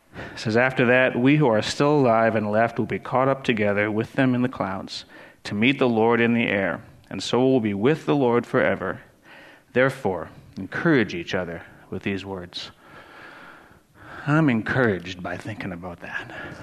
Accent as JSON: {"language": "English", "region": "Wisconsin", "country": "United States", "said": "more than I'm from Wisconsin, more than I'm a white man"}